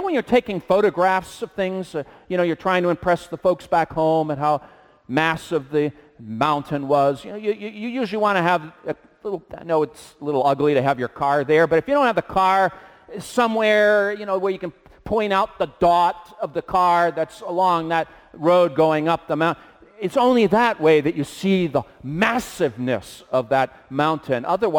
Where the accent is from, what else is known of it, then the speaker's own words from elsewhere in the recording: Boston, Massachusetts, United States; And I mean, here growing up in Boston, we saw, you know, you'd see white pine